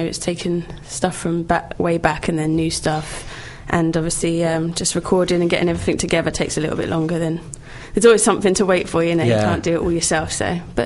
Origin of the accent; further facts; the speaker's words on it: London, United Kingdom; also born or lived in Leeds; Yeah, I went to uni in Leeds at Leeds College of Music and then came back after 4 years back to London, my hometown.